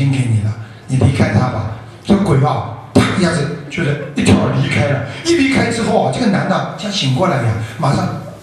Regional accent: China; 我们啊，如果说我们中国人说冷静是叫你冷下来

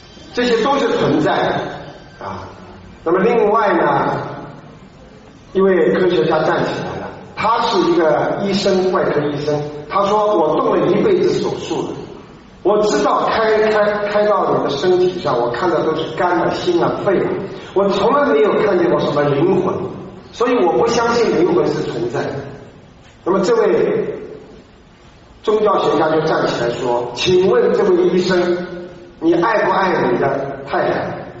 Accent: China; moved away; 实际上应验了我们中国人一句话，叫有缘千里来相会。那么我们远离祖国，在海外能够在这里大家一起呢共沾法医

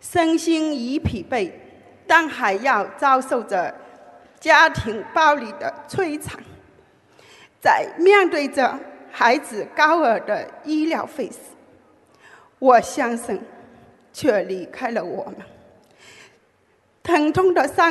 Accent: Netherlands; 我来自荷兰，与大家分享我的

